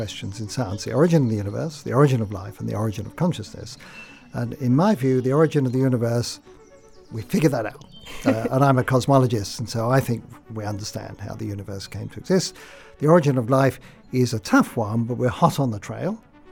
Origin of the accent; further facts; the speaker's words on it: London, United Kingdom; I grew up in London in the 50s. It was full of austerity.